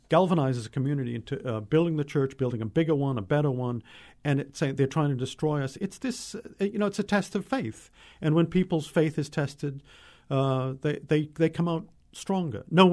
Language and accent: English; Cape Cod, Massachusetts, United States; in the summer, I live, in where I grew up, Cape Cod, Massachusetts, and where I love it.